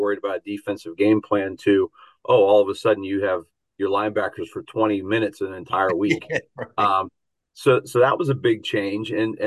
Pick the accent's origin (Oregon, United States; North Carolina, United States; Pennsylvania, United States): Pennsylvania, United States; and I grew up in Indiana County, which is on the other side of the state. So it was a chance for me to go home.